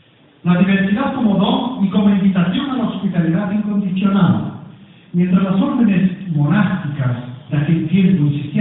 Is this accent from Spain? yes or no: yes; Spain; Yo recuerdo todavía, cuando era pequeño, que en mi país, España